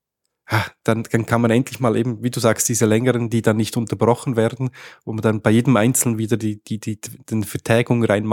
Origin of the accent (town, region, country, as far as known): Switzerland